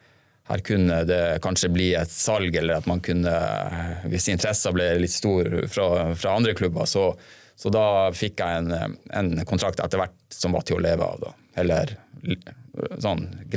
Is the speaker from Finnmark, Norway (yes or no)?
yes; Finnmark, Norway; Så jeg kom jo fra Finnmark